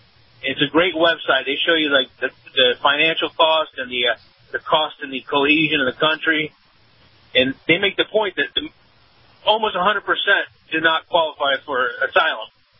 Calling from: Tampa, Florida, United States; in Tampa.

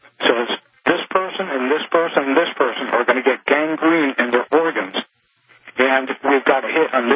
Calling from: Trenton, New Jersey, United States; I'm calling from Trenton, New Jersey.

